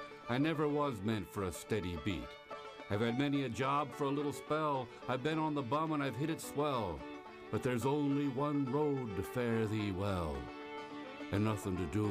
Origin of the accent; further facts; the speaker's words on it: Nevada City, California, United States; here in the studios of KVMR, my hometown, Nevada City, California, the dustbin of history.